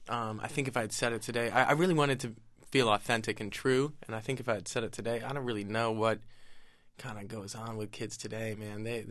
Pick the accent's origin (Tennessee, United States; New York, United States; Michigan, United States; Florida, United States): New York, United States; growing up in New York and recognizing and remembering exactly how the city